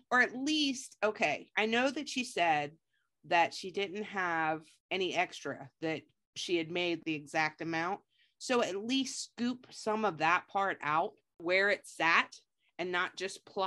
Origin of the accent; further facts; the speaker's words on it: United States; They called it Abseiling Away, but since we're American and call that repelling, we're going to change the title to Heresy